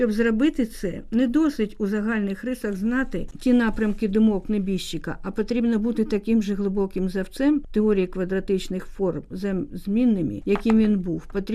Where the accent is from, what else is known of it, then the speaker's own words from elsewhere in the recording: Kharkiv, Kharkiv Oblast, Ukraine; born there; now in Kyiv, Ukraine; Народилася в Харкові, але я все життя свідомо живу в Києві.